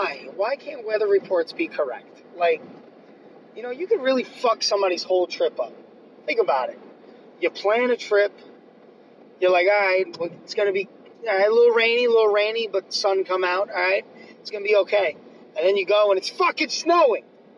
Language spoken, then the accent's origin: English; New York City, New York, United States; now in Rochester, United States; Well, yes, originally I'm from New York City, but I don't live in New York City anymore. I'm from Rochester.